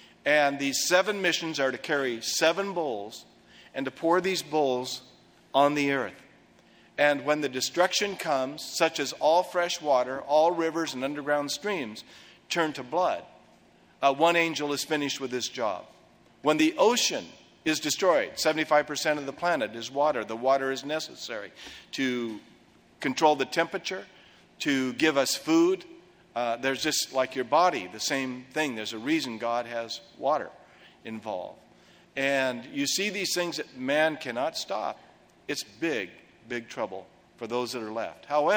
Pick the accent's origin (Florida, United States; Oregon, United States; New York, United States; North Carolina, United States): Oregon, United States; Portland; I was raised in Portland at this time. I was just a little guy.